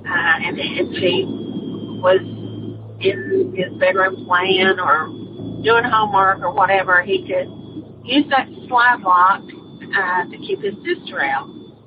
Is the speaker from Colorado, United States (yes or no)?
no; Concord, North Carolina, United States; also born or lived in Bristol, Tennessee; I'm from Concord, North Carolina. I lived in a house in Bristol, Tennessee with my husband and two children.